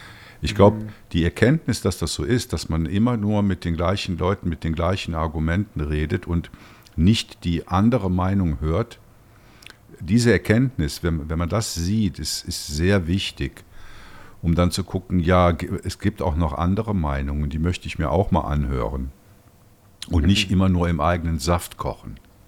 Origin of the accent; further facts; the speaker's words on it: Germany; moved away; weil ich ja vor 31 Jahren weggegangen bin aus Deutschland.